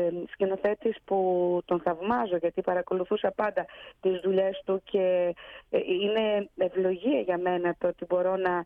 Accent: Karditsa, Thessaly, Greece; also born or lived in Trelleborg, Sweden; Γεννήθηκα και μεγάλωσα στο Τρέλεμπορκ της Σουηδίας. Η μητέρα μου ήταν και εκείνη μετανάστρια, η νονά μου το ίδιο. Μεγάλωσα στην Καρδίτσα με τη γιαγιά μου, με τους γονείς μου να μην είναι δίπλα.

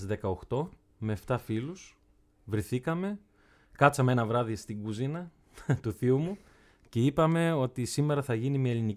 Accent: Kerasona, Epirus, Greece; now in Germany; Η πατρίδα μου εδώ, κατάγομαι από την Ήπειρο, από ένα χωριό της Πρέβεζας, στον Κερασόνα Πρεβέζης.

